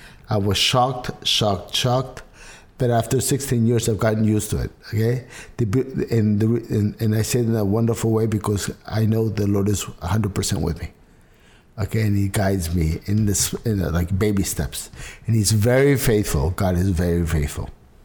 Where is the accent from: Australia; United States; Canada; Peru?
Peru; I'm from Peru … Okay, we are from Peru. Even though I have on my father's side, we have completely English